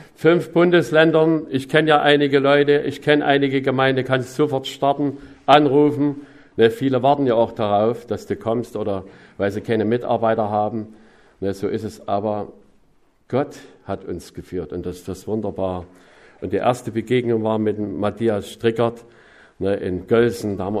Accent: Saxony, Germany; Ich habe mich vorgestellt, ich bin ein Sachse.

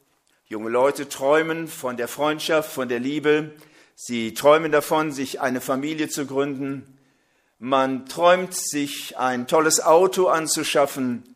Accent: West Germany, Germany; Gerade in den sogenannten westlichen Bundesländern, wo ich groß geworden bin

